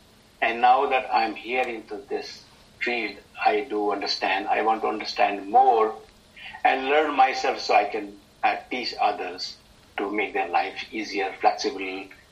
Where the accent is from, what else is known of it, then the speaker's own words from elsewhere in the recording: California, United States; I'm from California, so I'm still a student.